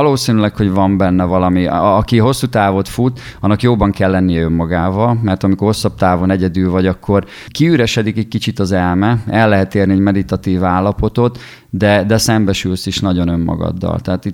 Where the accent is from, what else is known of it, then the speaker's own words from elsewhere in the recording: Szabolcs-Szatmár-Bereg, Hungary; mert nyírségi gyerek vagyok